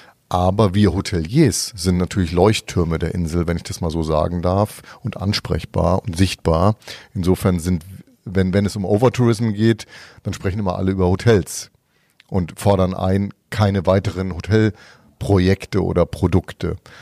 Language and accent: German; Würzburg, Bavaria, Germany; meine Eltern kommen nicht aus Franken, aber ich bin wirklich in Würzburg geboren, habe noch eine Zwillingsschwester. Wir sind da beide geboren natürlich und bin da auch meine Schulzeit verbracht, Abitur gemacht am Mozart-Gymnasium in Würzburg